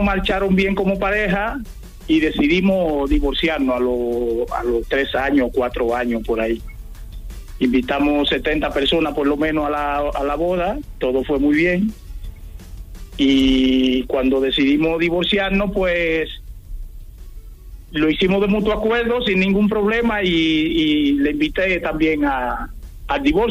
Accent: Dominican Republic; also born or lived in Curaçao; now in Spain; yo tengo muchos años en España, yo soy dominicano, y me fui a trabajar en el año 2010, me fui a Curazao, una isla que pertenece a Holanda, de las Antillas Holandesas

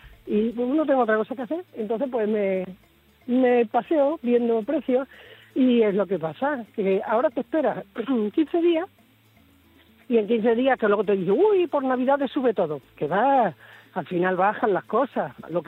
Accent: Plasencia, Extremadura, Spain; now in Almensilla, Spain; Bueno, yo soy de Extremadura, pero estoy en un pueblecito de Sevilla.

